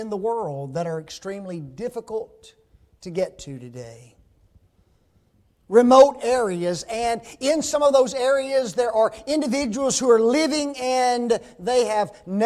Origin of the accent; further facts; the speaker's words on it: Memphis, Tennessee, United States; Growing up in Memphis, there was a park not far from our house, about 2 miles.